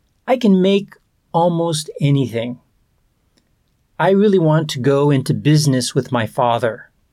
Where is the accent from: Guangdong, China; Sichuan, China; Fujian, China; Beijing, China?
Guangdong, China; Shenzhen; English is a second language; I'm from Shenzhen, China. I bet you don't know where Shenzhen is. It's in southern China, near the border with Hong Kong. I'm 19